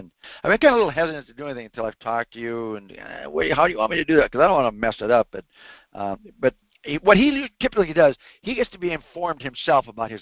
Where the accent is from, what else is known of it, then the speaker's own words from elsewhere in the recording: Jamestown, North Dakota, United States; my hometown of Jamestown, North Dakota